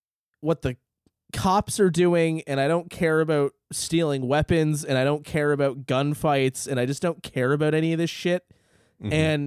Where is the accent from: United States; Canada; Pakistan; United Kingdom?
Canada; the problem is I'm Canadian, but you're making jokes about Canada that I don't even understand.